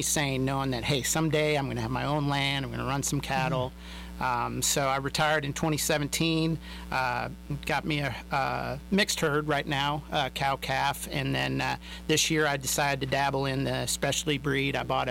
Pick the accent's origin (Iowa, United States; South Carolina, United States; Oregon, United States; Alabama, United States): Iowa, United States; now in Cooperton, United States; I mean, I was raised in Iowa, but for me, Cooperton is home for me now, Western Oklahoma.